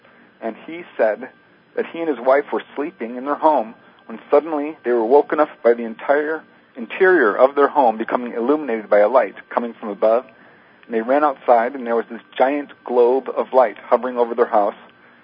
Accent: Topanga, California, United States; I grew up in Topanga. I've lived there for about 20 years before I moved out.

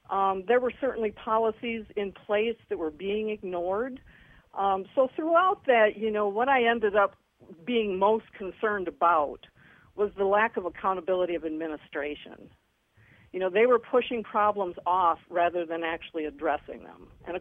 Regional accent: Albion, Michigan, United States; I'm from Albion, Michigan, and I went to school at Michigan State University is where I graduated from.

